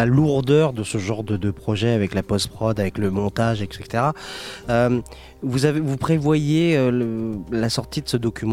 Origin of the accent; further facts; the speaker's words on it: France; je suis français